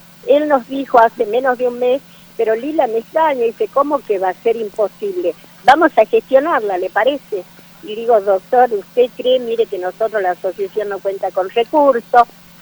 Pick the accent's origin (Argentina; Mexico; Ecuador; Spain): Argentina; somos muy argentinos nosotros, y nosotros necesitamos y dependemos del abrazo, del beso, de la mano estrechada, porque esa ha sido siempre nuestra cultura, lo que nos ha caracterizado.